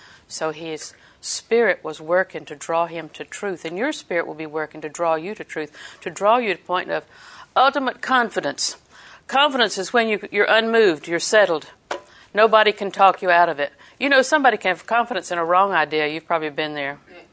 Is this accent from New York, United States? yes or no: no; Auburndale, Florida, United States; you know, I'm from Auburndale, and Auburndale people are quite brilliant